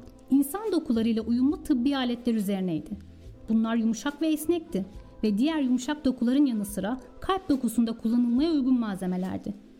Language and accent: Turkish; Istanbul, Turkey; born there; 4 Mayıs 1985 yılında İstanbul'da dünyaya geldim. … İki erkek kardeşim var.